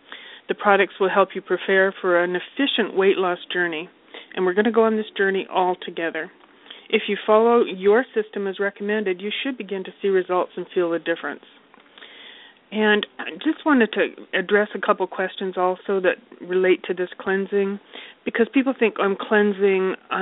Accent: Alberta, Canada; I'm from Alberta, Canada.

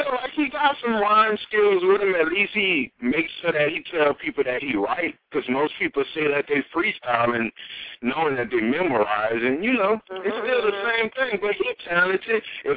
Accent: New Orleans, Louisiana, United States; now in Sacramento, United States; I'm in Sacramento from New Orleans.

